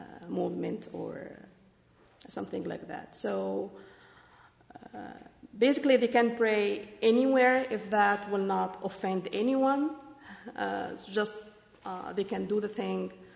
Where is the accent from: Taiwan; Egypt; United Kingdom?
Egypt; I'm from Egypt, and we have people from Libya.